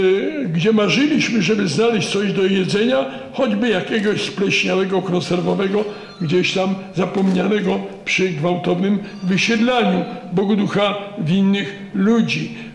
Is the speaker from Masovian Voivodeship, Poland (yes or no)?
yes; Warsaw, Masovian Voivodeship, Poland; Ja jestem obywatelem honorowym mojego rodzinnego miasta Warszawy.